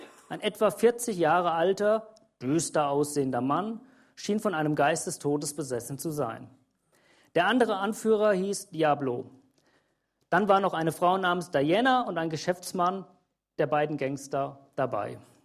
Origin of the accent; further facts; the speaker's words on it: Hesse, Germany; Ich bin Hesse.